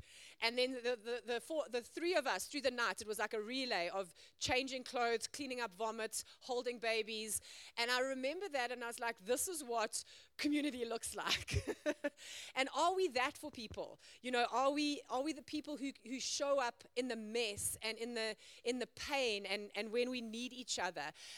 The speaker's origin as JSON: {"language": "English", "country": "South Africa", "tie": "born or raised there", "lives_now": "Zimbabwe", "said": "I thought South Africans were robust until I came to Zim and I was like, we are soft down south."}